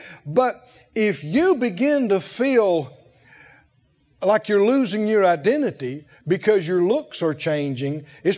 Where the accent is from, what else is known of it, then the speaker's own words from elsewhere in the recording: the South, United States; born there; I was born in the South and I was born to … I'm a country boy.